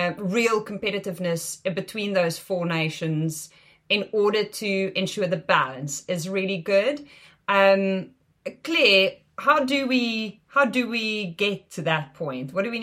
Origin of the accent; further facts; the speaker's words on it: South Africa; It does, for me, obviously, as a South African, because the women's game there is quite far behind